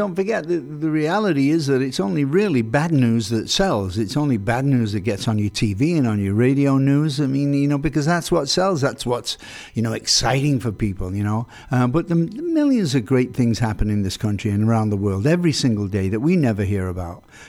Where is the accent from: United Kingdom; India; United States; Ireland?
United Kingdom; England; I'm from England, Crosby's from California, Stephen's from Texas